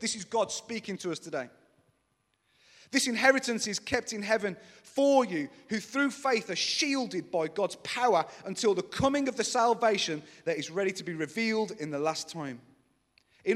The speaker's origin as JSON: {"language": "English", "town": "Upper Gornal", "region": "West Midlands", "country": "United Kingdom", "tie": "born or raised there", "said": "when I was a kid growing up on Lawnswood Road, technically Lower Gornal, but really Upper Gornal, right? Let's be honest. I don't know where I come from."}